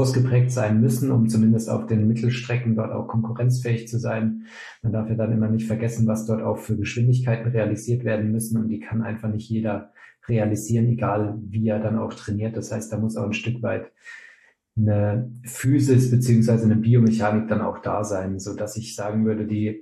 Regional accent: Würzburg, Bavaria, Germany; born there; Ich bin mittlerweile 31 Jahre alt, komme gebürtig aus Würzburg, habe in Köln und Leipzig Sportwissenschaften studiert

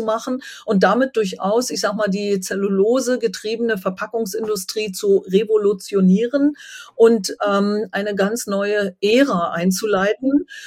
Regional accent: Brandenburg, Germany; bin aufgewachsen in der Endmoränenlandschaft Nordostbrandenburgs.

